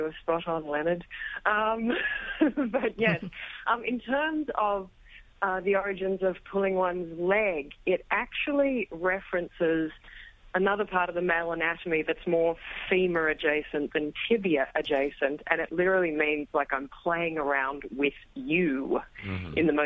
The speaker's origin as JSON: {"language": "English", "country": "Australia", "said": "I'm actually an Australian as well"}